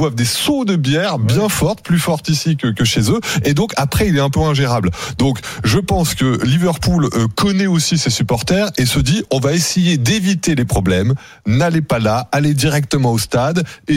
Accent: France; ça fait mal au cœur en tant que Français de savoir qu'il y a des coins à Paris

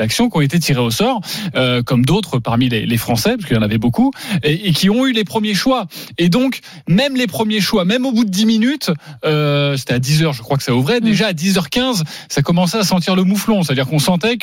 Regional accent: Paris, Île-de-France, France; On est français, on est parisien, on a envie d'aller les voir.

